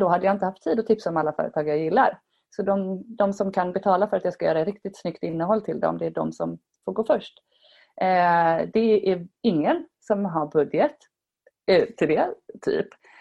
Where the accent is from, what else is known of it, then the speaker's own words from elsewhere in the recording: Sweden; Alltså jag är ju väldigt svensk kanske på det sättet.